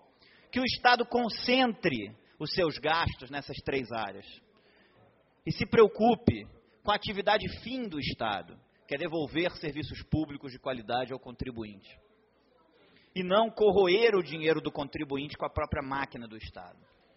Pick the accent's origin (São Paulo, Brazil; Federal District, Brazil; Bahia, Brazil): Federal District, Brazil; Brasília; Eu não nasci em Brasília, mas posso dizer que, infelizmente, vim para cá pequeno, com 9 anos de idade. Meu pai era um oficial da Marinha e veio transferido para o Distrito Federal.